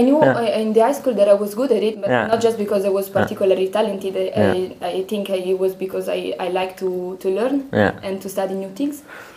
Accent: Cremona, Lombardy, Italy; No, so I grew up in a small city in the north of Italy. It's very close to Pavia.

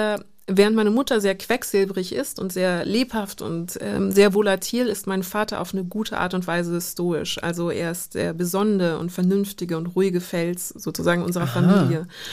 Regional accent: Munich, Bavaria, Germany; born there; Und dann haben sie es in Deutschland versucht und sind in München geblieben. Und dann bin ich hier in München geboren.

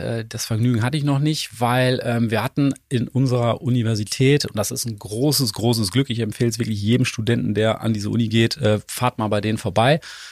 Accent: Silesian Voivodeship, Poland; now in Paderborn, Germany; Nee, wir sind aus Polen hier rüber raus, aus Schlesien genauer genommen, und hatten dann die Wahl, entweder nach Paderborn oder nach München zu kommen. Mein Vater war Ingenieur für Stahlbau

